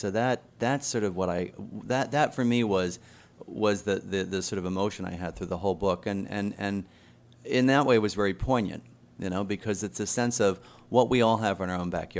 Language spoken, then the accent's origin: English; Pennsylvania, United States; I grew up outside of Philadelphia, and right down the street from my house in the suburbs was a Quaker meeting house